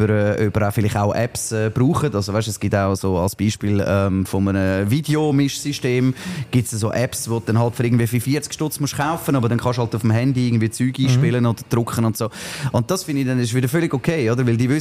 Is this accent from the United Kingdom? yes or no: no; Switzerland; wir als Schweizer, die das Sideloading nicht haben